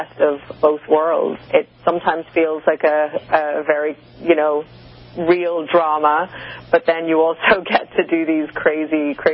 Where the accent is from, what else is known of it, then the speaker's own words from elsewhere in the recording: Ireland; And it's a beautiful thing as an Irish person who many of my ancestors